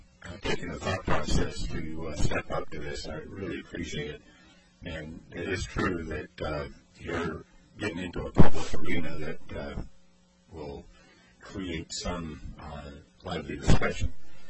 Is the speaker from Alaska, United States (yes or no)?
yes; Nenana, Alaska, United States; I grew up in Nenana, so herbalist moose hunts were kind of the thing you just didn't